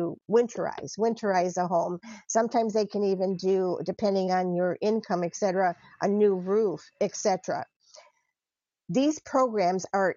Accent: Michigan, United States; Or I came from Michigan where they trained these seeing eye dogs

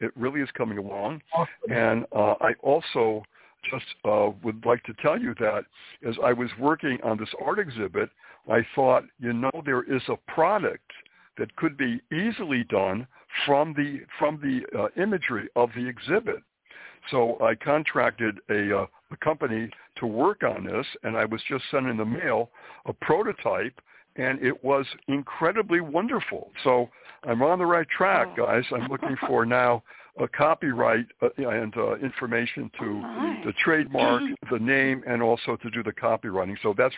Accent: Springfield, Massachusetts, United States; now in New York City, United States; Briefly, I'm from Springfield, Massachusetts.

